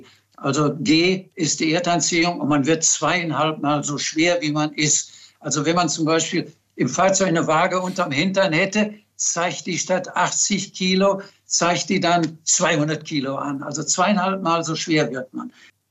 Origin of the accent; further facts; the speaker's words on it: Bochum, North Rhine-Westphalia, Germany; ich bin aus Bochum und wir lebten in München.